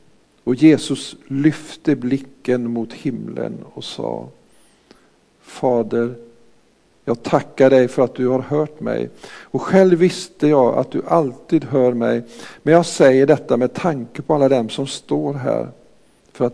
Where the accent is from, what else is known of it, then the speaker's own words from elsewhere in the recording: Frista, Sweden; Jag kommer ihåg när jag var barn och jag växte upp som tonåring hemma i Frista.